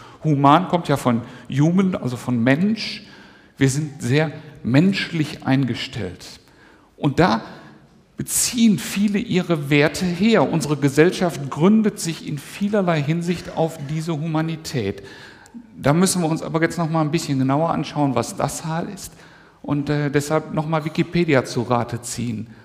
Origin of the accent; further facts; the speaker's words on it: Germany; Als Deutsche sind wir dabei ja schon einmal sehr, sehr gründlich auf die Nase gefallen.